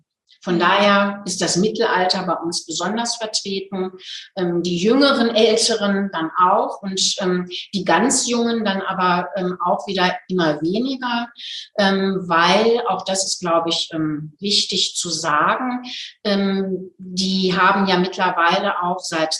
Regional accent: Hagen, North Rhine-Westphalia, Germany; now in Nuremberg, Germany; zum Beispiel die Hagener Stelle, also in meiner Heimatstadt.

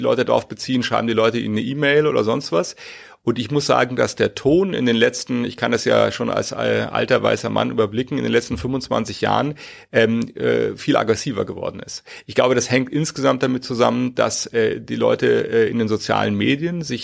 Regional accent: Munich, Bavaria, Germany; first language English; German is a second language; meine Mutter hat mit mir Englisch geredet. Das war also meine erste Sprache. Das führte dann dazu, dass ich als dreijähriger blonder Junge in München in Lederhosen im Kinderwagen durch die Stadt geschoben wurde

